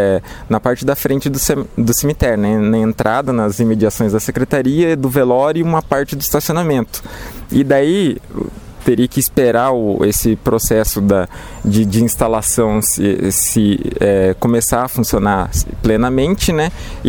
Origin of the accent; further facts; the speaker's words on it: Cruzália, São Paulo, Brazil; Na minha cidade natal, né, que é Cruzália, também teve um grande furto de lápides lá, que placas, crucifixo e etc., que é uma cidade pequena também, né?